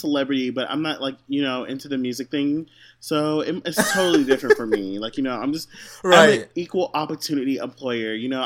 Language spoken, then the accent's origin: English; Houston, Texas, United States; guess what? I'm from Houston. So don't argue with me.